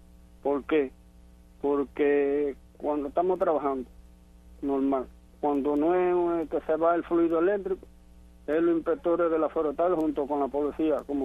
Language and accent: Spanish; Dos Palmas, Santiago de Cuba, Cuba; De Dos Palmas, buenos días.